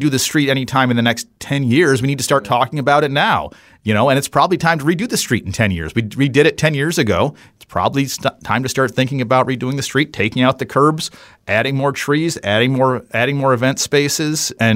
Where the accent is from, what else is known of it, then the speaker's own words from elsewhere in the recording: Detroit, Michigan, United States; Madison feels a lot more urban than where I grew up in Detroit.